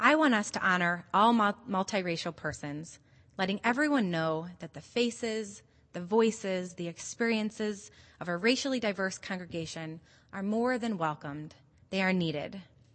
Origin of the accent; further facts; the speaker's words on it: Cleveland, Ohio, United States; Defiantly, I answer, "A suburb of Cleveland."